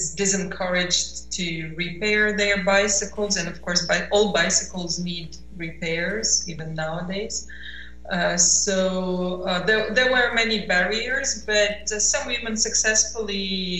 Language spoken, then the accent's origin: English; Lviv, Lviv Oblast, Ukraine; not in my home city of Lviv and not in my home country?